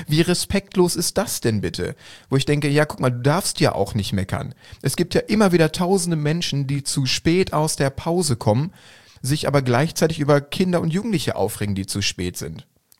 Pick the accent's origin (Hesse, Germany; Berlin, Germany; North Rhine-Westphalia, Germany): North Rhine-Westphalia, Germany; ich komme aus dem Ruhrgebiet, ich mache das jetzt einfach mal, ne?